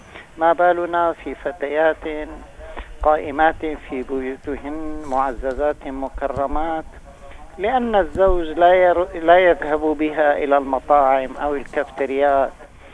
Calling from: Damascus, Damascus Governorate, Syria

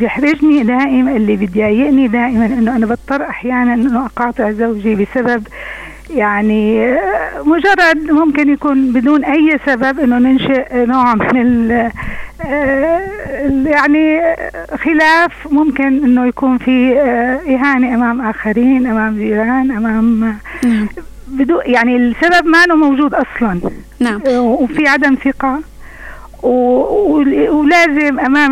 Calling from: Damascus, Damascus Governorate, Syria

